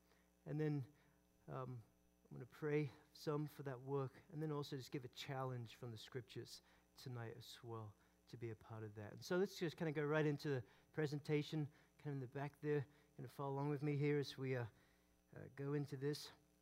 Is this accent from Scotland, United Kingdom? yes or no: yes; Aberdeen, Scotland, United Kingdom; now in Louisville, United States; But I'm originally from Aberdeen, grew up in Aberdeen, right there on the northeast coast of Scotland.